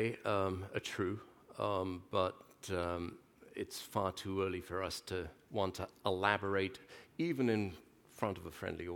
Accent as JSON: {"language": "English", "region": "Wales", "country": "United Kingdom", "tie": "born or raised there", "said": "I grew up in Wales."}